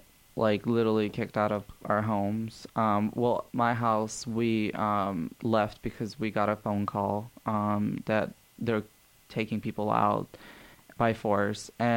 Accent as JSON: {"language": "English", "town": "Peja", "region": "Peja District", "country": "Kosovo", "tie": "born or raised there", "lives_now": "United States", "said": "the square in my hometown, Peja, it's like it has two roads. One of them goes to Montenegro and one of them goes to Albania."}